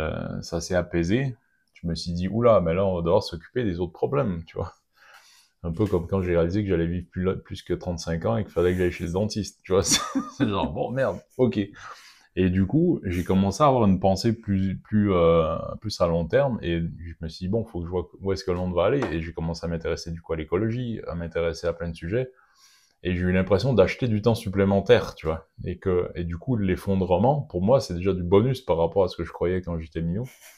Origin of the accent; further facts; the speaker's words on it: Quebec, Canada; parce que j'ai grandi au Québec pendant la guerre froide